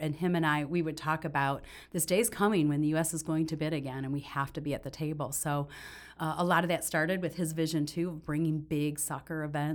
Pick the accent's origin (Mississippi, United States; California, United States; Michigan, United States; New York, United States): Michigan, United States; Detroit; Scotty Bowman, in fact, gave me a shirt when I left Detroit.